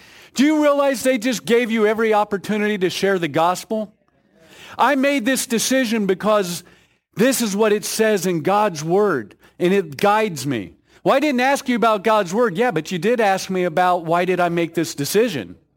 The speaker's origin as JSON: {"language": "English", "region": "the South", "country": "United States", "moved": "yes", "said": "One, I'm from the South. It took me about 15 years living here to learn to say Washington instead of Washington."}